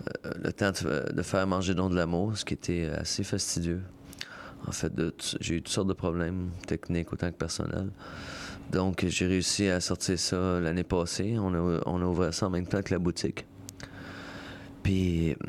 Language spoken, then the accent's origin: French; Montreal, Quebec, Canada; Je viens de Montréal, j'ai fait 4 albums